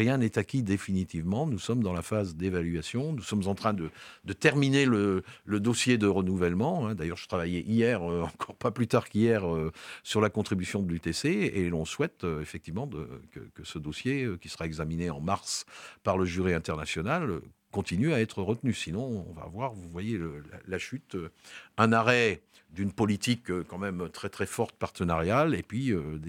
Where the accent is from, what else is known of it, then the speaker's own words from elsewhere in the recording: Lyon, Auvergne-Rhône-Alpes, France; moi je viens de Lyon